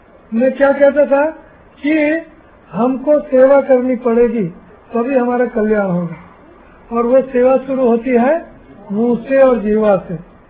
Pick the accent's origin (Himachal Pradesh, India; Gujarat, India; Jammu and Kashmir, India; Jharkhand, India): Gujarat, India; गांवड़िया भाषा में बोल रहा हूँ, मैं देहाती हूँ, मैं गाँव से हूँ, गुजरात के छोटे से, हाँ, गांवड़ी भाषा, बड़ौदा की भाषा, आपके गुरु महाराज के गांव की, मैं बड़ौदा का हूँ, तो बड़ौदा की भाषा में, बड़ौदा शहर है लेकिन मैं गांव का हूँ, तो गांव की भाषा हूँ।